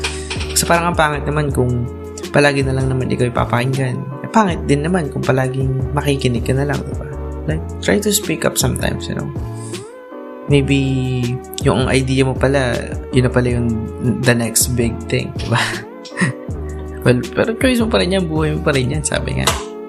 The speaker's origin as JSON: {"language": "Tagalog", "region": "Central Luzon", "country": "Philippines", "tie": "born or raised there", "said": "Pero I grew up in a mainit na lugar. I'm from Nueva Ecija, and we all know na napakainit sa lugar na to."}